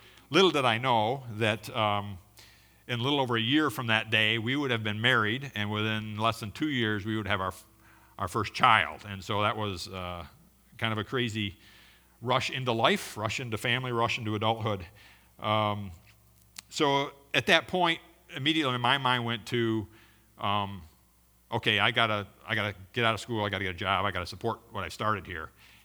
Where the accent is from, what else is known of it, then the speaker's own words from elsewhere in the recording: New York, United States; Born and raised in Chautauqua County on the south side of the county, over near Jamestown, went to Southwestern School where my parents were both teachers